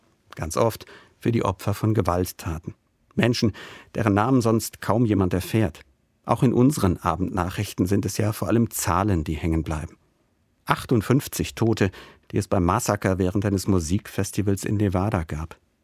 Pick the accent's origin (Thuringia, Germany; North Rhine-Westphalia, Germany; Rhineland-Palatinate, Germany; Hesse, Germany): Rhineland-Palatinate, Germany; die sich hier in meiner Heimat an den kurvigen Straßen des Pfälzerwaldes gelegentlich finden.